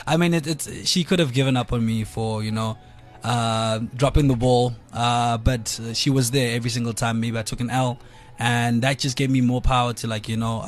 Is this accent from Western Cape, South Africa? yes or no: no; Mafikeng, North West, South Africa; but obviously based, since I'm from Mafikeng, I put the whole Motsoko aspect in as well, just to, like, you know, give it that home feel.